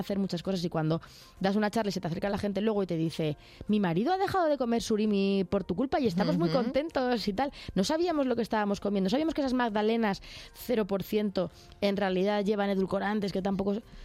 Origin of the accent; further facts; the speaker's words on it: Belmonte, Spain; iré a mi pueblo, Belmonte, que soy de allí